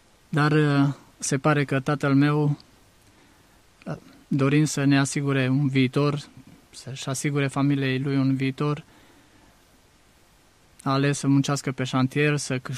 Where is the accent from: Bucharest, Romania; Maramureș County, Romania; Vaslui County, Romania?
Maramureș County, Romania; Baia Mare; M-am născut la Baia Mare și primii ani din viață i-am crescut pe șantier, printre mașini, șanțuri și alte lucruri care sunt legate de o exploatare mineră